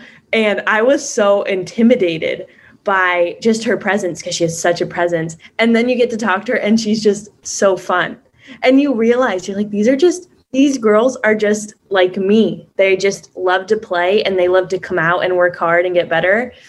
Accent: California, United States; because I'm from Northern California.

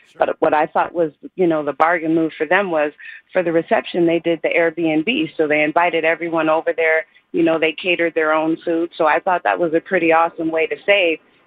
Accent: Chicago, Illinois, United States; I'm from Chicago, so I have friends.

